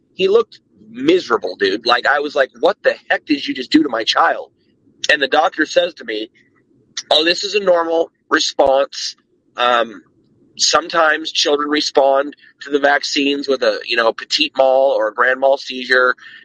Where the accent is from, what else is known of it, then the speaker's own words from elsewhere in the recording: Citrus Heights, California, United States; I grew up in Citrus Heights. And when I moved back to my mother's, when I was about 13